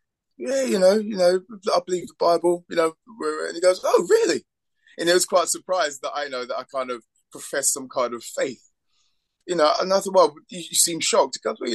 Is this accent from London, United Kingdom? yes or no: yes; Forest Gate, London, United Kingdom; So I grew up in East London, Forest Gate, Manor Park. So I've been an East End boy all my life.